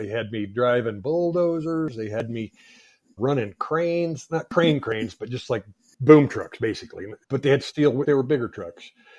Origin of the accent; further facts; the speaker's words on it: Miami, Florida, United States; I grew up in Miami, Florida. I lived there for the first 18 years of my life.